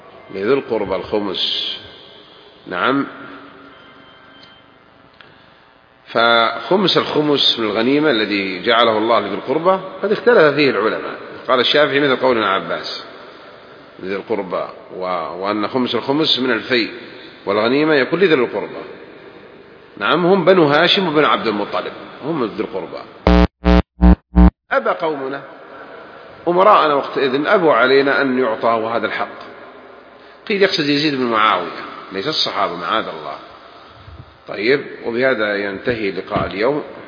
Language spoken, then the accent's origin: Arabic; Hejaz, Saudi Arabia; أما عندنا بالحجاز يقول أنا حمقي.